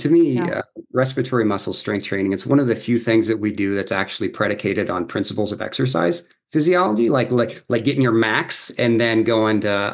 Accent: Morgantown, West Virginia, United States; I'm from West Virginia originally. And so just very different culture. And I was from Morgantown. And so that's the university town, and it's the relative melting pot of the state.

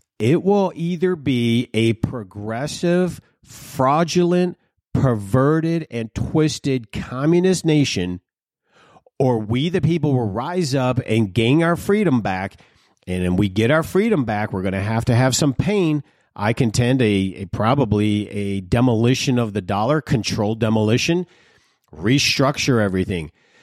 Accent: Detroit, Michigan, United States; I grew up in Detroit where a Democrat was pretty decent.

